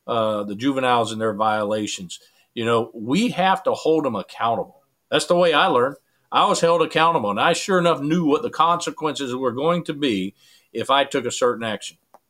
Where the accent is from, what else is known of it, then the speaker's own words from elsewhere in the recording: United States; it's truly disturbing as American.